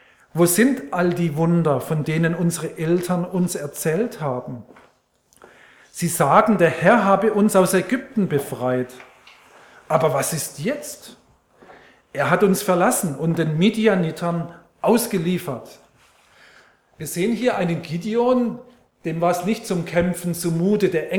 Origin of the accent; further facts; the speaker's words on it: Baden-Württemberg, Germany; Also ich bin Badener.